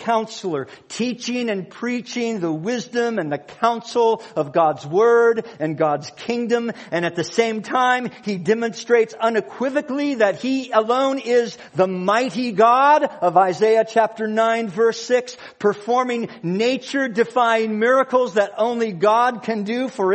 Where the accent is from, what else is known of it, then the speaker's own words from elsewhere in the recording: Minnesota, United States; No, I'm from Minnesota.